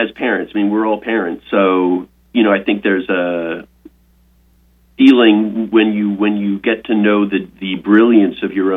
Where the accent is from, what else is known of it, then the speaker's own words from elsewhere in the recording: Boston, Massachusetts, United States; And we're both from Boston. I'm a failed Red Sox supporter.